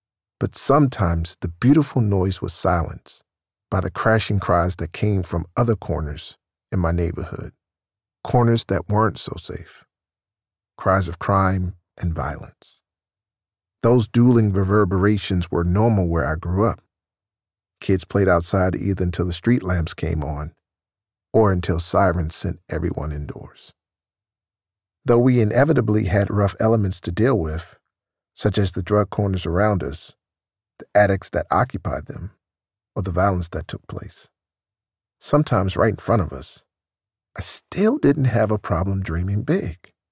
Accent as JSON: {"language": "English", "town": "Baltimore", "region": "Maryland", "country": "United States", "tie": "born or raised there", "said": "I grew up in Baltimore's Park Heights, son of a working middle-class family."}